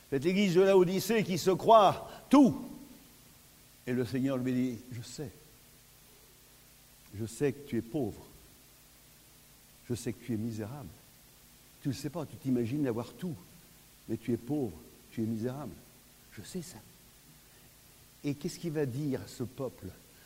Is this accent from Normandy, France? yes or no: yes; Normandy, France; Nous, en Normandie, je ne sais pas si ça se dit, le frère Barman, que comme moi, nous sommes des Normands, n'est-ce pas, moi?